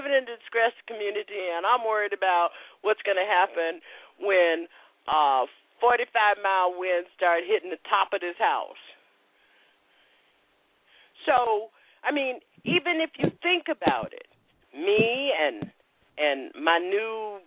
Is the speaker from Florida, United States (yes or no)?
yes; West Palm Beach, Florida, United States; They're located on Florida Mango Road in West Palm Beach, Florida. My hometown.